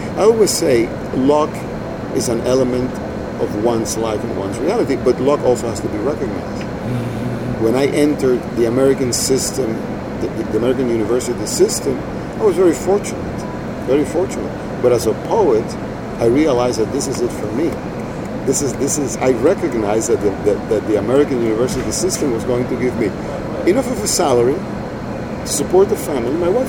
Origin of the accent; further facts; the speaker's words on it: Cuba; I come from Cuba having read the French symbolists in lousy, third-rate translations.